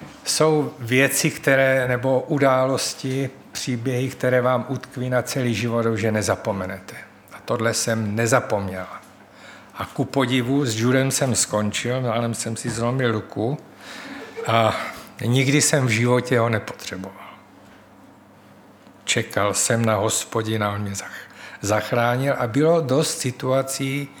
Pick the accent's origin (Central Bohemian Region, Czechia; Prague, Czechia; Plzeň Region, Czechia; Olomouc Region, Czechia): Olomouc Region, Czechia; Olomouc; jsem z Olomouce